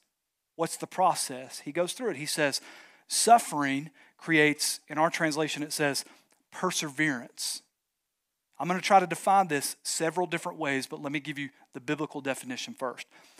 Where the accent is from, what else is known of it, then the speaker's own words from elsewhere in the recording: Knoxville, Tennessee, United States; I'm from Knoxville. That's where I was born and raised.